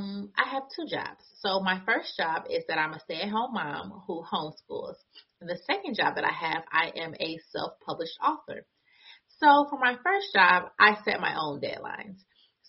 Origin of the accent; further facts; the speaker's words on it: United States; I am from the United States.